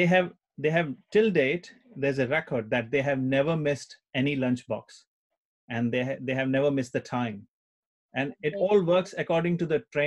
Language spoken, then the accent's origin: English; India; growing up in India, other than Indian food, you ate Chinese food quite a lot.